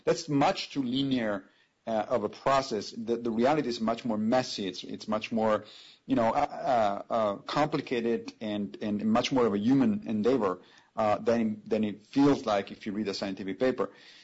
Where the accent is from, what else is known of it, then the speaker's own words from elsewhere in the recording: Italy; moved away as an adult; now in United States; When I was growing up in Europe, in Italy, I never met a creationist.